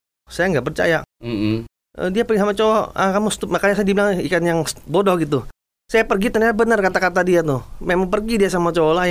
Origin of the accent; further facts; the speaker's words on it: Samarinda, East Kalimantan, Indonesia; born there; Saya lahir di Samarinda tahun 1972.